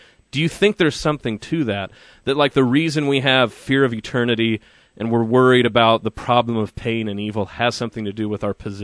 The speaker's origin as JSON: {"language": "English", "region": "Oklahoma", "country": "United States", "said": "I actually think it's because I'm white trash from Oklahoma. And this is what I mean. I grew up Southern Baptist"}